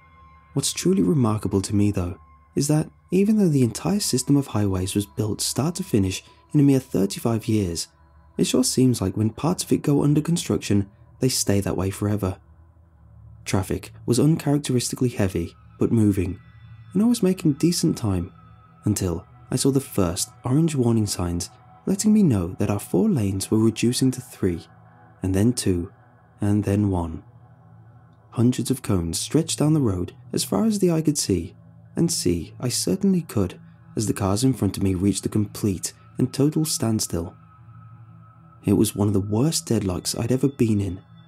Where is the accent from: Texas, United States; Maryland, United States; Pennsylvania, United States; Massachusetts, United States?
Pennsylvania, United States; Erie; before another hour north on I-79 to Erie, Pennsylvania, where I'm from.